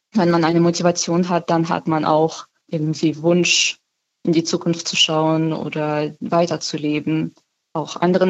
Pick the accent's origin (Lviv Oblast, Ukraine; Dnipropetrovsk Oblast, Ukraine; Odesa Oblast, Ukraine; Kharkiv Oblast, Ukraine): Dnipropetrovsk Oblast, Ukraine; Dnipro; Im Moment ist es schwer, weil in meiner Heimatstadt Dnipro praktisch 2/3 des Tages gibt es keine Elektrizität mehr.